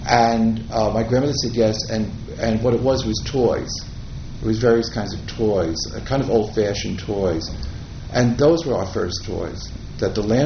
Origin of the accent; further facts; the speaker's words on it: Hoboken, New Jersey, United States; born there; I was born in Hoboken, New Jersey, and I was the middle son of three boys